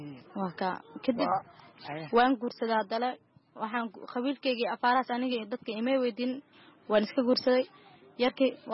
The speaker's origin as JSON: {"language": "Somali", "town": "Mogadishu", "region": "Banaadir", "country": "Somalia", "tie": "born or raised there", "lives_now": "Kenya", "said": "runaantii waxaan ku noolahay xarada qaxootiga dhagaxley waxaan ay ku noolayn Muqdisho waxaan ku dhashay qasimada Muqdisho"}